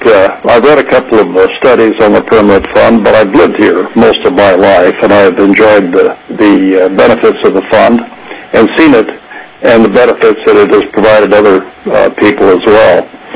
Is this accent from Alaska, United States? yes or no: yes; Kodiak, Alaska, United States; I'm from Kodiak.